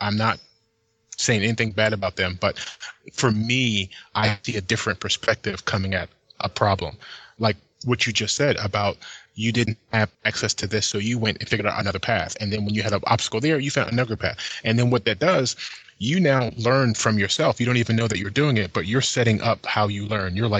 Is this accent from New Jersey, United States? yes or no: yes; New Jersey, United States; And I attribute a lot of that to me growing up in Jersey.